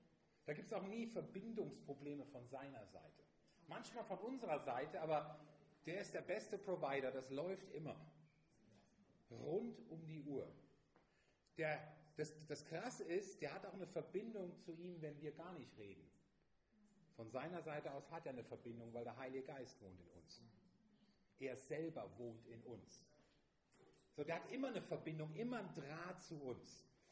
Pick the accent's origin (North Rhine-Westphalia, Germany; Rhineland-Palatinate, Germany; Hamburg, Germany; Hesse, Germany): North Rhine-Westphalia, Germany; ich komme ja auch aus dem Karneval. Ich komme nur ein bisschen südlicher. Also, wir gehören mehr zum Kölner Raum, wo ich herkomme.